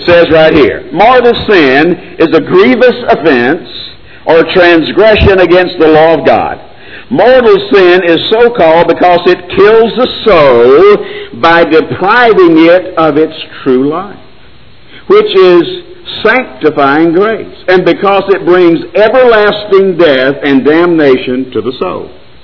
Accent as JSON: {"language": "English", "town": "Baton Rouge", "region": "Louisiana", "country": "United States", "also_born_or_lived": "Alexandria, United States", "said": "Now, I come from Baton Rouge, Louisiana. When I went to Baton Rouge, Louisiana from Alexandria, Louisiana, anybody know anything about Louisiana?"}